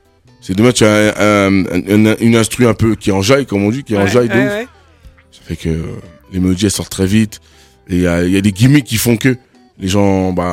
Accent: Créteil, Île-de-France, France; Je suis né à Créteil. Je suis vraiment un Créteilois, comme on dit. Et j'ai grandi là-bas.

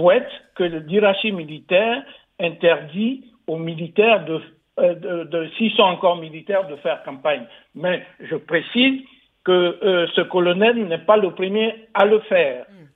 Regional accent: Lakota, Gôh-Djiboua, Côte d’Ivoire; Surtout à Lakota, qui est ma ville natale.

